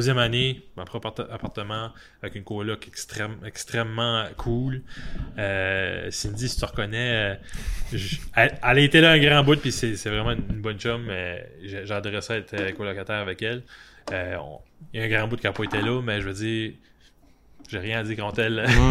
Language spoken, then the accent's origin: French; Paquetville, New Brunswick, Canada; Je me présente … Je suis une personne originaire de la péninsule acadienne. Et oui, je suis un Acadien dans la Briennerie.